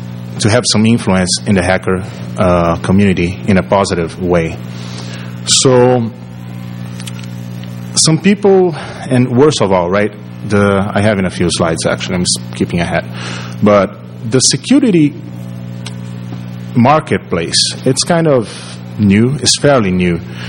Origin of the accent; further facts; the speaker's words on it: Brazil; English is a second language; I'm from Brazil, and I lived here for a while.